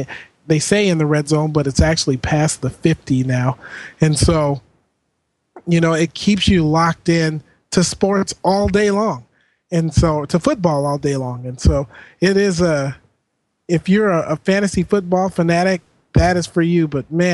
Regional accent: Washington, United States; you and I growing up in the Pacific Northwest

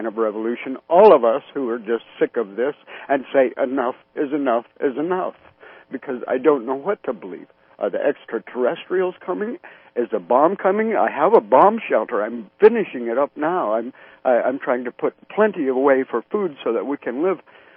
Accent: Idaho, United States; I'm born and raised in Idaho.

